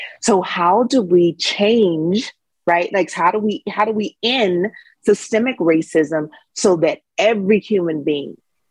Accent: Dallas, Texas, United States; I'm from Dallas, Texas, and talked about how we traveled. We were a traveling choir.

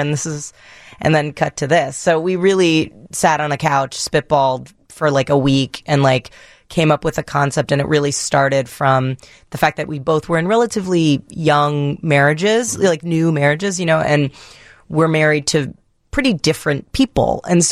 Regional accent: New York City, New York, United States; And like, I am from the Upper East Side in Manhattan.

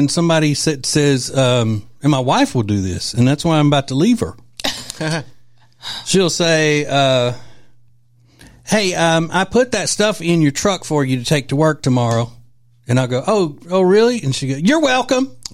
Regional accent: Boston, Massachusetts, United States; moved away as an adult; now in Charlotte, United States; We are both born and raised in Boston. In Boston, and moved to Charlotte a few years ago when he got a job in the financial industry.

